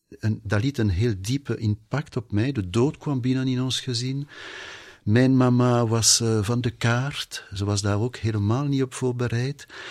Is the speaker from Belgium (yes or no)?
yes; Wallonia, Belgium; Want ik kom in de buurt van Luik. En daar in onze buurt was er dat kapelletje.